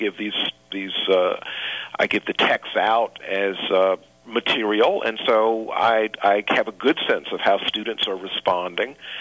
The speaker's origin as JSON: {"language": "English", "town": "Columbia", "region": "South Carolina", "country": "United States", "said": "I mean, I'm from Columbia, South Carolina. In many ways, I'm a very sort of conventional, you know, sort of middle-class black person, refugee from the Jim Crow South."}